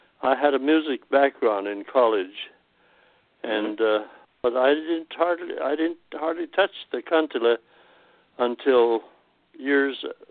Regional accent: Naselle, Washington, United States; Well, I grew up in Nacelle, Washington. That's in southwest corner of Washington State, about 20 miles from the Pacific Ocean. My parents are from Finland. But I was born here in Nacelle

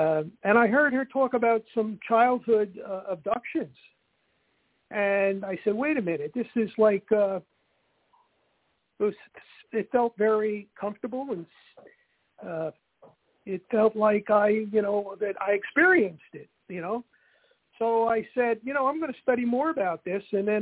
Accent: New Jersey, United States; born there; I was born in North Jersey. I live now in Central Jersey, actually at the Jersey Shore, and I've been living here for 40 years.

